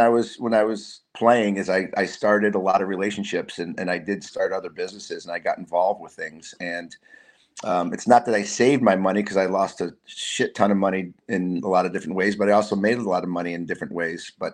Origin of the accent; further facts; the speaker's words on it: Massachusetts, United States; we're starting Massachusetts, my home state.